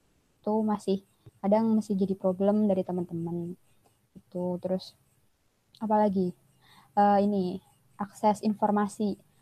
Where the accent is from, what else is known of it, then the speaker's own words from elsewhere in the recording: Kebumen, Central Java, Indonesia; Saya juga orang Kebumen belum terlalu paham sebenarnya Mas